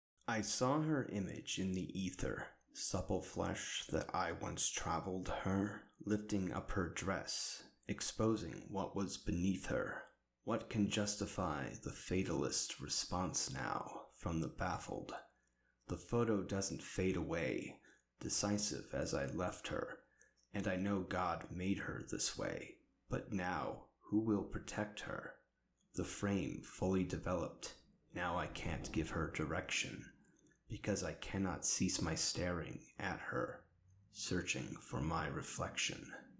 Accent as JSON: {"language": "English", "region": "New York", "country": "United States", "said": "Maybe it's just my nature as a New Yorker, but I don't think I'll ever understand California."}